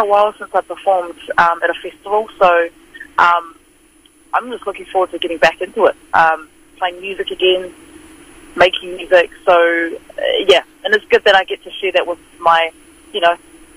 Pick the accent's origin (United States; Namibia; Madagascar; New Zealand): New Zealand; It's to me, it's part of my culture, I guess, being Kiwi.